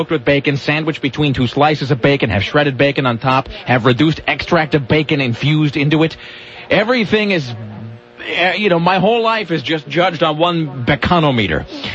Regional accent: Pacific Northwest, United States; I know that growing up in the Northwest, I should know these things.

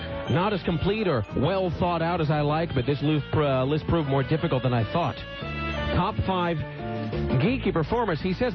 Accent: Kennewick, Washington, United States; as a kid growing up in Kennewick, Washington, where there just wasn't a lot of great stuff on the radio.

